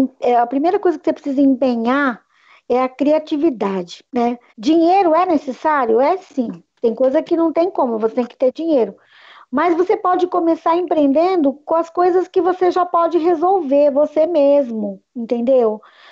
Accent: Santo André, São Paulo, Brazil; born there; Nasci aqui no ABC, em Santo André, São Caetano, nessa região gostosa aqui, uma cidade provinciana, com hábitos metropolitanos.

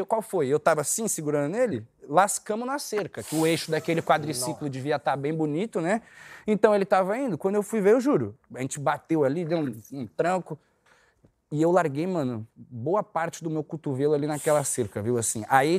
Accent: São Paulo, Brazil; Eu fui nascido, criado em São Paulo com a minha mãe, né?

